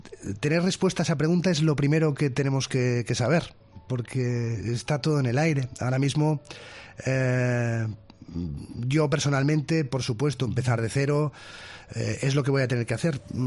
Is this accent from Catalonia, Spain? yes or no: yes; Barcelona, Catalonia, Spain; yo soy de Barcelona